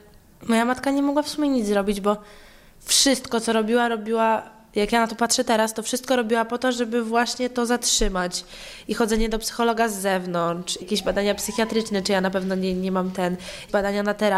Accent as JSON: {"language": "Polish", "region": "Masovian Voivodeship", "country": "Poland", "said": "Dojechałam do siebie do domu, a jestem spod Warszawy, więc w sumie kawał drogi."}